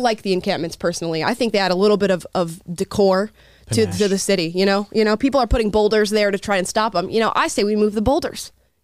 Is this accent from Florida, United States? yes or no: yes; Florida, United States; I came here from Florida, and where I was from, which was a really small, conservative town, probably medium-sized now